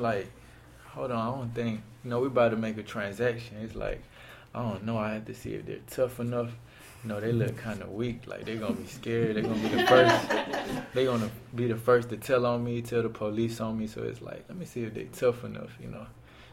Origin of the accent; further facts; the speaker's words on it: College Park, Georgia, United States; I'm Mexican American. I'm from Atlanta, I'm from a city called College Park. My parents are Mexicans. They are Mexican. They came from Mexico, crossed over to the United States, came to California, then went to Atlanta, and that's when I was born.